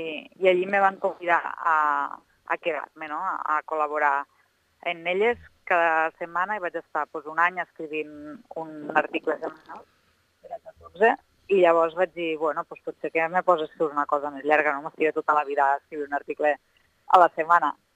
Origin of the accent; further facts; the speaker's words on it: Amposta, Catalonia, Spain; born there; jo vaig néixer a Amposta